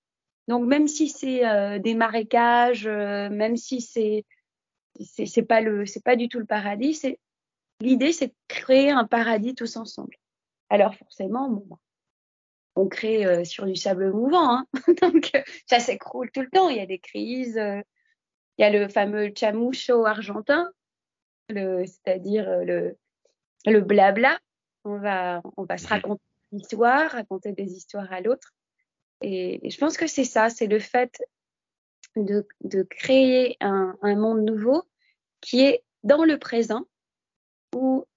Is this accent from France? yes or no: yes; France; born there; j'ai la nationalité française. Oui, je suis née en France. Oui, j'ai toute une culture française